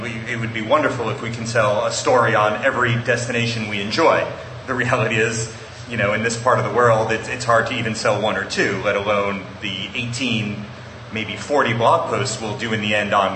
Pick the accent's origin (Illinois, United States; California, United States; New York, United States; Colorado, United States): New York, United States; New York City; I mean, I'm born and bred in New York City, so, you know, I thrive on that craziness that certain travelers avoid.